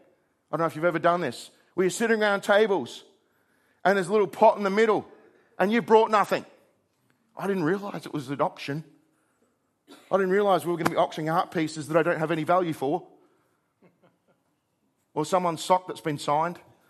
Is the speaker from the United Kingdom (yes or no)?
no; South Australia, Australia; I remember growing up on the Yorke Peninsula where they harvest, actually harvest.